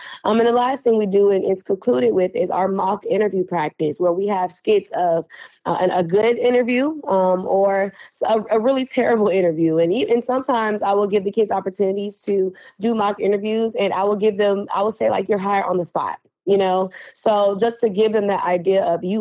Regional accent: Tallahassee, Florida, United States; now in Birmingham, United States; I'm not from Birmingham or Alabama. I'm from Tallahassee, Florida, and I moved here 3 years ago.

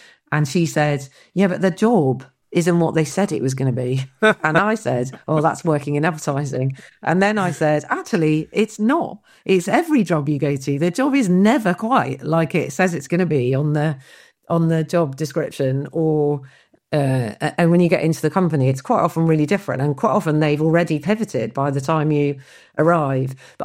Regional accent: Wirral, North West England, United Kingdom; And then I think I grew up on the Wirral.

